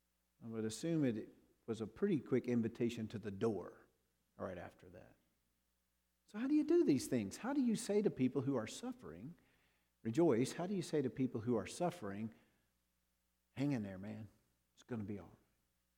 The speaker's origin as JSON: {"language": "English", "region": "the South", "country": "United States", "said": "But since I'm from the South, we'll go with a priori, right?"}